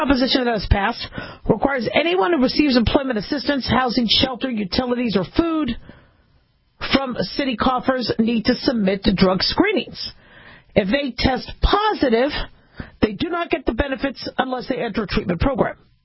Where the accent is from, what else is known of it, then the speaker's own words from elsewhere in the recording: California, United States; I'm from California. I was born it was Cedars of Lebanon at the time. Now it's called Cedars of Sinai.